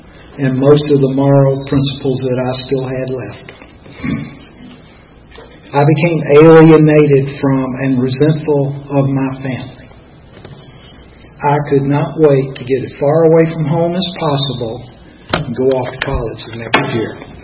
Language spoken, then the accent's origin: English; Richmond, Virginia, United States; I grew up in Richmond, Virginia. My father was a preacher and a professor of theology at a Presbyterian seminary.